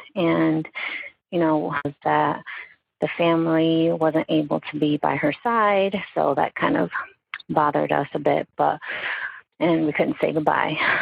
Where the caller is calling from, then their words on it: Bristol, Connecticut, United States; I am calling from Bristol, Connecticut.